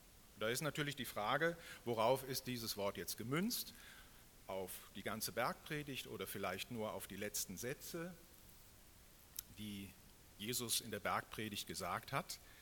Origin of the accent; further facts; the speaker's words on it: Graz, Styria, Austria; Wir versuchen ja als Grazer immer irgendetwas Besonderes als Hauptstadt darzustellen